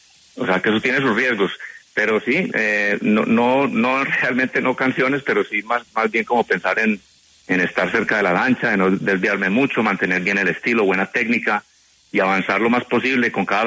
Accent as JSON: {"language": "Spanish", "country": "Colombia", "lives_now": "United States", "said": "Fui nadador representando a Colombia en varios campeonatos y vine de Cabo a nadar a Estados Unidos."}